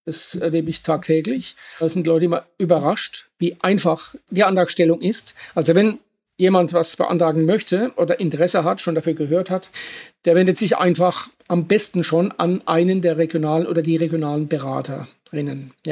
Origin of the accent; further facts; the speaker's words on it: Baden-Württemberg, Germany; ich komme aus der Kurpfalz. Ja, wir waren einmal bayerisch vor langer, langer Zeit. Aber das ist nicht der Grund. Das, denke ich, ist eher, ja, hat einen anderen Grund, dass ich eben im Süden beheimatet bin.